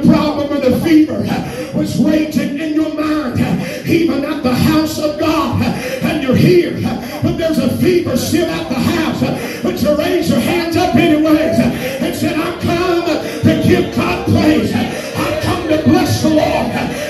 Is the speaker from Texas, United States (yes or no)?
no; Oildale, California, United States; I'm from Oildale, amen, and that's all right.